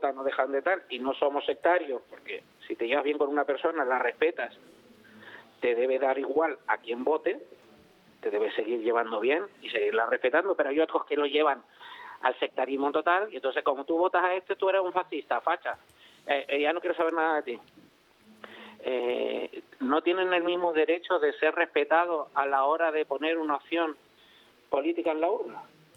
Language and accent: Spanish; Spain; yo soy español y hablo su mismo idioma.